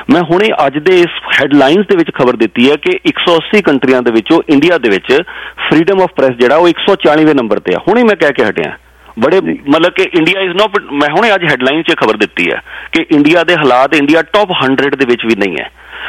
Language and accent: Punjabi; Punjab, India; ਮੈਂ ਵੀ ਸਰ ਉੱਥੇ ਪੰਜਾਬ ਤੋਂ ਆਇਆ, ਮੈਂ ਵੀ ਸਿੱਖ ਪਰਿਵਾਰ ਤੋਂ ਹਾਂ, ਮੇਰੇ ਪੇਰੈਂਟਸ ਨੇ ਵੀ ਅੰਮ੍ਰਿਤ ਛਕਿਆ